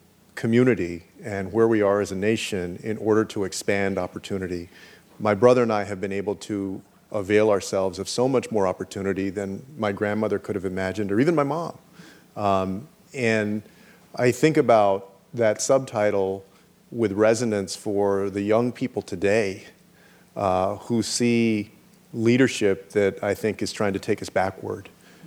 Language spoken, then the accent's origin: English; Texas, United States; including, of course, in my home state of Texas, where I believe that Ted Cruz is going to lose